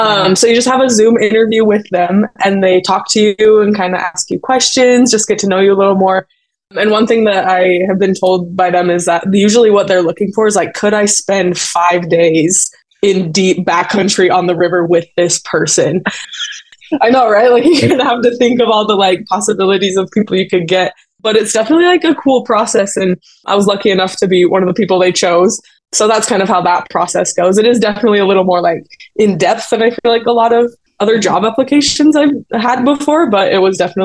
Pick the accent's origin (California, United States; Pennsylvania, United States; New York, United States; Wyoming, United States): Wyoming, United States; Jackson; I'm originally from Jackson, Wyoming. That's where I was born and raised.